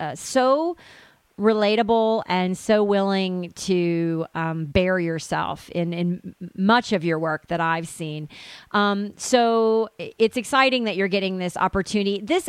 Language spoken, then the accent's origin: English; Tennessee, United States; growing up in East Tennessee and growing up in a very religious, conservative environment